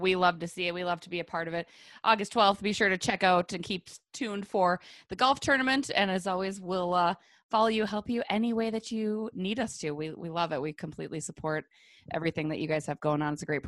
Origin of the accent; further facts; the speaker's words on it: Minnesota, United States; I am too Minnesotan.